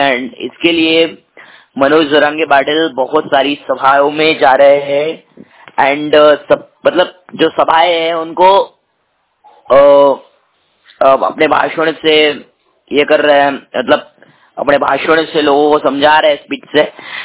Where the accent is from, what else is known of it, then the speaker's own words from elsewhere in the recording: Chhatrapati Sambhajinagar, Maharashtra, India; मैं संभाजीनगर महाराष्ट्र से बिलोंग करता हूँ